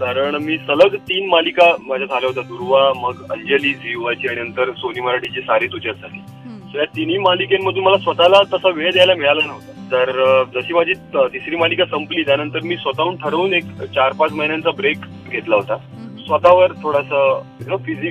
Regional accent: Mumbai, Maharashtra, India; लहानपणापासून प्रभादेवीमध्ये लहानाचा मोठा झालोय

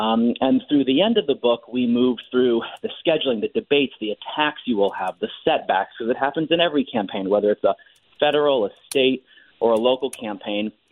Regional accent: Shelton, Connecticut, United States; Yes, you know, I'm from Shelton and here in the Naugatuck Valley

